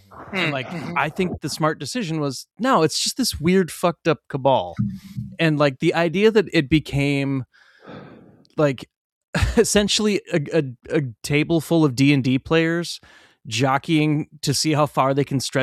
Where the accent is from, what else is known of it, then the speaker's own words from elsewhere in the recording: Bakersfield, California, United States; Hell no, man. I'm from Bakersfield, California.